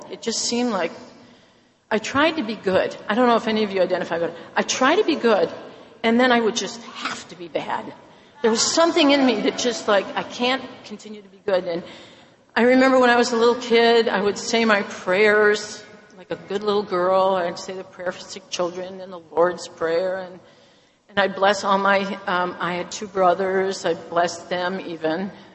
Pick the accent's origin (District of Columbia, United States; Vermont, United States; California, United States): Vermont, United States; I'm from Vermont.